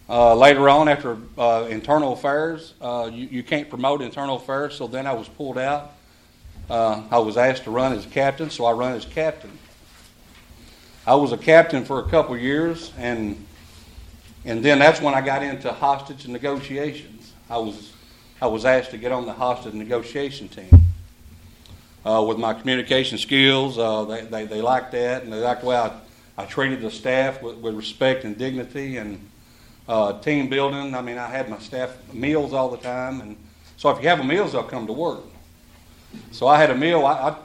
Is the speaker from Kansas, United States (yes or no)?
no; Kentucky, United States; I'm originally from Crittenden County. I graduated in the 1900s. 1992, to be exact.